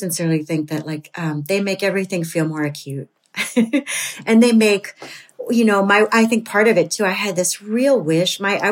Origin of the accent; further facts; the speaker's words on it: Florida, United States; But I grew up in near the Everglades in urban South Florida.